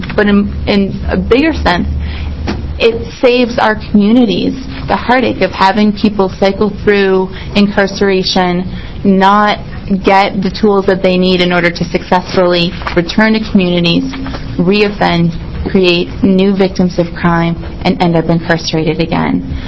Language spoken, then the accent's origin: English; Oregon, United States; now in Portland, United States; traveled there, it's a long ways away from where I live in Portland, and even longer still from where I grew up in Southern Oregon.